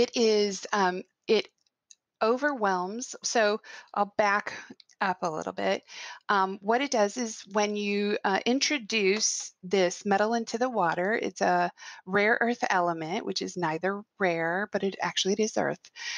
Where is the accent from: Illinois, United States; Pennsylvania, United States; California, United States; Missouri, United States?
Missouri, United States; Kansas City; And I like to think that I'm from Kansas City, not from Kansas, but sure. The metro.